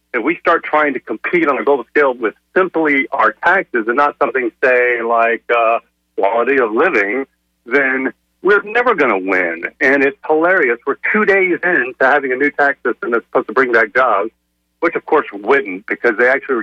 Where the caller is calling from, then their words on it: Gulfport, Mississippi, United States; in Gulfport